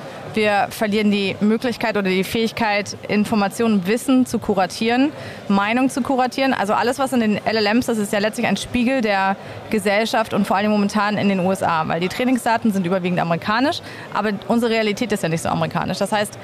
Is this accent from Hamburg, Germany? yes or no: yes; Hamburg, Germany; Das ist ein bisschen kleiner fast als meine Heimatstadt Hamburg